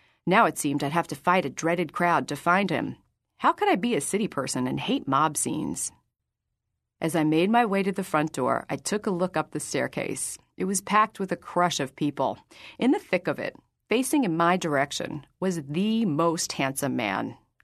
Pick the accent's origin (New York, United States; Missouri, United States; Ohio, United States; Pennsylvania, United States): New York, United States; New York City; now in Los Angeles, United States; since I was only in my hometown, New York City, on rare occasions